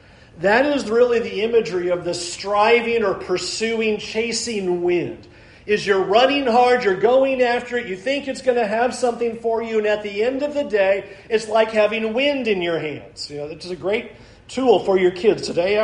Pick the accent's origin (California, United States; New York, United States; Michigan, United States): California, United States; Where I grew up in California, our middle school was kind of in a unique geographical location, being down in a valley